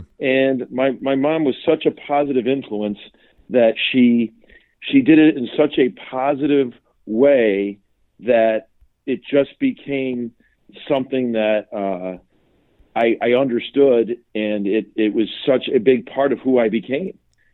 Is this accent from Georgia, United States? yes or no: no; Naperville, Illinois, United States; I grew up in Naperville, Illinois, and I was born and raised Catholic.